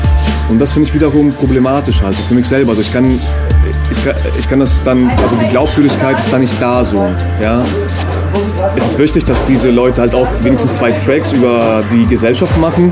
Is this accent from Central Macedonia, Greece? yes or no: no; Athens, Attica, Greece; ich komme halt irgendwie aus Athen ursprünglich und ich habe da auch irgendwie zum Teil studiert.